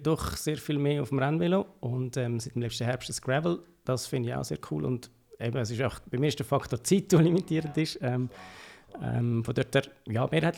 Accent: Rapperswil, St. Gallen, Switzerland; now in Thun, Switzerland; aufgewachsen am Zürichsee, zu Rapperswil eigentlich ja, gross geworden, seit 4 Jahren in Bern, respektive in Thun, ich bin kurz in Bern.

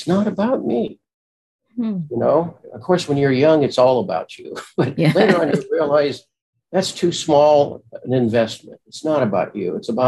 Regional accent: Springfield, Illinois, United States; because I grew up in Springfield, Illinois, the home of Lincoln, was talk to Lincoln.

